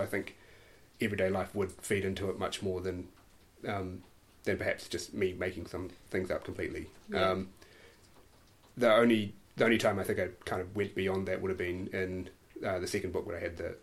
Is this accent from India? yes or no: no; Hutt, Wellington, New Zealand; So I grew up in Wellington, grew up in the hut and moved to Wellington when I was at uni.